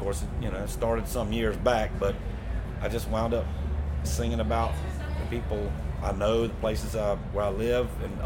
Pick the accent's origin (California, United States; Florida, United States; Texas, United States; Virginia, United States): Florida, United States; I was born and raised in the Southern culture. And honestly, you know, I'm 25 minutes from the Georgia line.